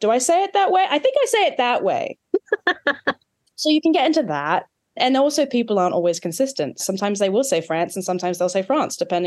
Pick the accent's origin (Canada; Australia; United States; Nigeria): Australia; accent: Australian; I am Australian. That's my primary identity. But I've lived enough places now that my accent's definitely become influenced.